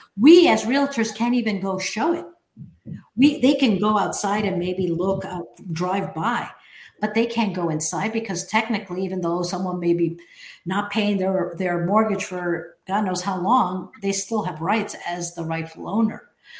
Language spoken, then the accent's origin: English; New York, United States; I don't want to comment because I'm from New York, you're in Florida, every state is different